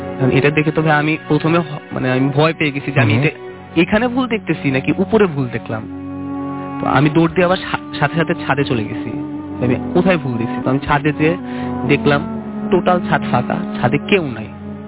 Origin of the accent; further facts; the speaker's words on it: Dhaka, Dhaka Division, Bangladesh; আমি ঢাকা পল্টন থেকে এসেছি।